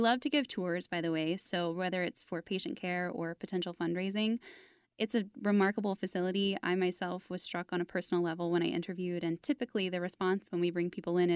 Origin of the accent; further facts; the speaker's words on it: Fort Worth, Texas, United States; I grew up in Fort Worth, so I understand the philanthropy.